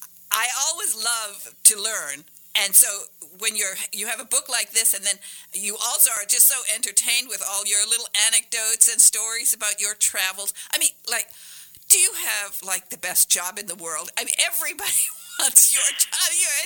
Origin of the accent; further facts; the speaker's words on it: Hancock, Michigan, United States; I'm a Youper from right up there in near Berga and Hancock